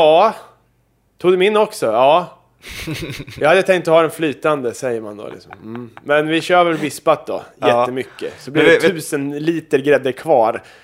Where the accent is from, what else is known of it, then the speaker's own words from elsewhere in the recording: Kumla, Örebro County, Sweden; En tradition som är härstammar ifrån min uppväxt i Kumla.